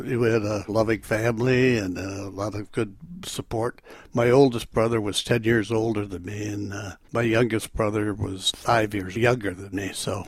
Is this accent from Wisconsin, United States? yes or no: yes; West Allis, Wisconsin, United States; also born or lived in St. Paul, Minnesota; I was born in St. Paul, Minnesota. This is, of course, 1924. The Depression hit in, of course, 29, and my dad moved to Wisconsin for more opportunities for work and stuff. So, and then I grew up normal, went to Catholic school, Holy Assumption, in Westallis, Wisconsin